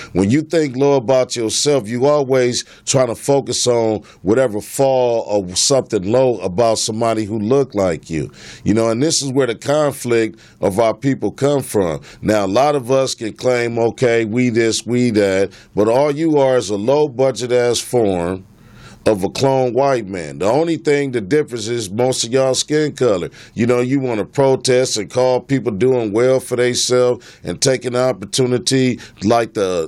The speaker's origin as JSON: {"language": "English", "town": "Los Angeles", "region": "California", "country": "United States", "tie": "born or raised there", "said": "I was born in America. I'm a Muslim, okay? I was raised in South Central LA."}